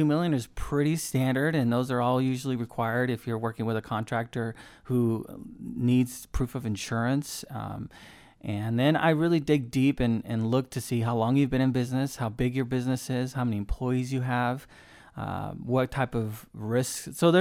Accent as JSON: {"language": "English", "region": "Oregon", "country": "United States", "tie": "born or raised there", "said": "Yes, I grew up in Central Oregon. I've lived here since the early 90s. Went to high school, Redmond High."}